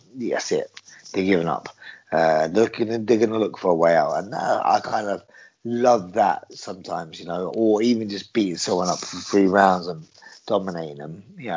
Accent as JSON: {"language": "English", "region": "London", "country": "United Kingdom", "said": "I'm from the East End of London. I'm a Cockney, my granddad used to be a bare knuckle boxer"}